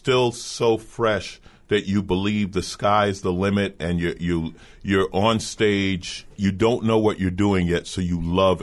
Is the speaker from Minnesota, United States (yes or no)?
no; New York, United States; moved away as an adult; now in Los Angeles, United States; Yeah, I moved to L.A. I grew up in New York, and I went to aviation high school, which is where I learned to fix airplanes